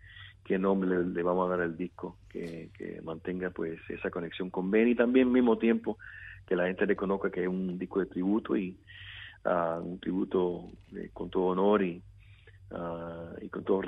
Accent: Cuba; born there; reencuentro que estamos teniendo con mi país natal, de que eventualmente tener esa clase de conexión con Cuba

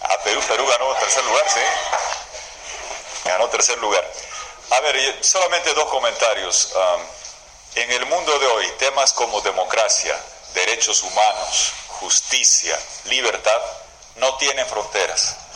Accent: Bolivia; vengo de Bolivia

